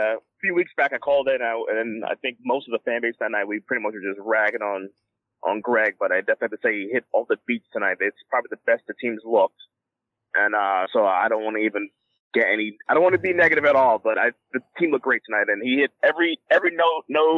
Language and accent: English; Jamaica; I'm Jamaican also, but I'm a U.S. fan, so it hurts me when the U.S. plays Jamaica